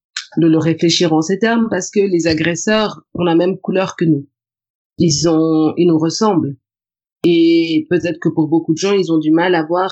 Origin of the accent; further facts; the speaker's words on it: DR Congo; now in Europe; Et quand on est à l'extérieur, on est congolais.